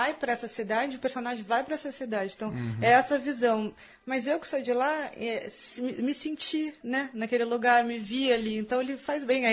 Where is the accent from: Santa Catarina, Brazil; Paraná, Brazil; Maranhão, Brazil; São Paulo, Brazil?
Santa Catarina, Brazil; Florianópolis; also born or lived in Garopaba; Que é Garopaba, que foi um lugar que eu vivi também, né? Sou de Floripa, mas vivi muito ali.